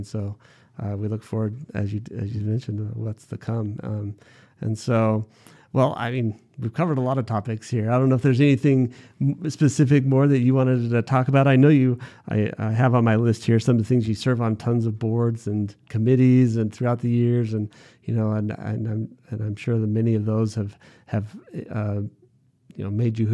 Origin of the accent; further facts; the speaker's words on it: Las Vegas, Nevada, United States; now in Henderson, United States; having grown up in the Valley, I was born and raised in Vegas, but, you know, having moved back, it's Henderson that I've, you know, chosen to make my home with my family.